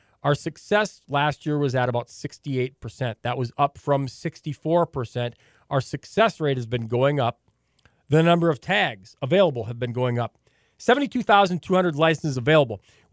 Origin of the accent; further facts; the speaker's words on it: Williston, North Dakota, United States; born there; I was born out in Williston, and I've got to go back there and work every once in a while.